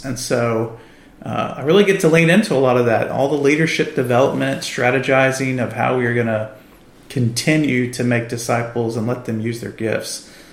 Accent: Dallas, Texas, United States; also born or lived in San Antonio; I'm a Texan, so this is all very normal to me. You know, born in San Antonio, grew up in North Dallas.

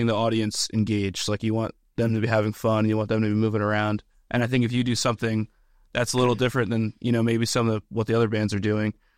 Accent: Hellertown, Pennsylvania, United States; Well, growing up in Hellertown, like, I remember in high school, like, when I was able to drive, I would always go to Southside.

